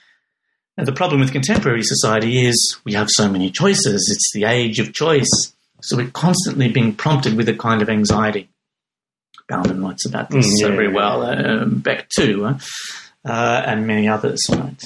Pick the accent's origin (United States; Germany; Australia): Australia; now in Manchester, United Kingdom; When I moved to Manchester from Australia, everything was quite new. Certainly was a lot darker than I was used to.